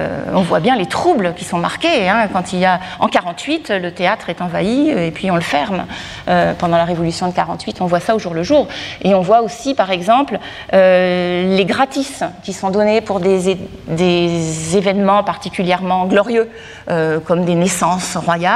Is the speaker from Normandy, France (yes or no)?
yes; Normandy, France; comme on dirait chez nous en Normandie